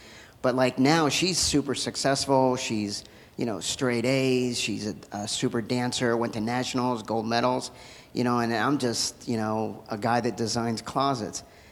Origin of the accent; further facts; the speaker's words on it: San Diego, California, United States; I'm from San Diego, and I'm sure that's probably the same